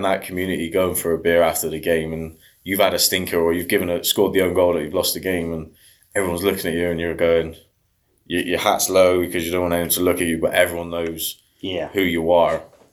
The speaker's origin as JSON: {"language": "English", "town": "Bristol", "region": "South West England", "country": "United Kingdom", "said": "I mean, in my eyes, I'm from Bristol."}